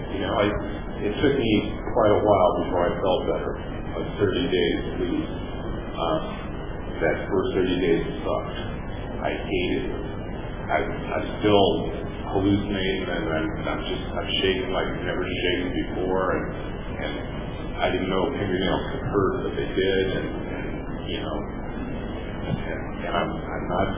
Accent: Ohio, United States; I grew up in Yemen, Ohio, in tornado country.

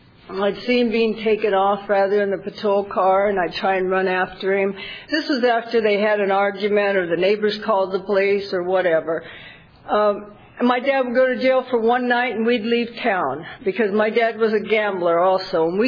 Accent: Galveston, Texas, United States; born there; I was born in Galveston, Texas.

